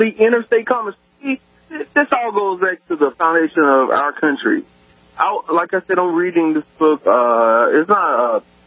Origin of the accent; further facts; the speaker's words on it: Alabama, United States; Like, I'm from Alabama.